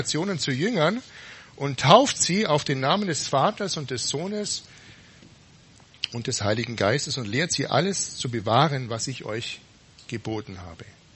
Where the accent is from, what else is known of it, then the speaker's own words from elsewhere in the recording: Buxheim, Bavaria, Germany; Ich bin in Buxheim aufgewachsen. Ich hoffe, ihr kennt alle Buxheim. Einfach der Eller entlang, ein bisschen Richtung Ulm und da kommt auf der rechten Seite Buxheim.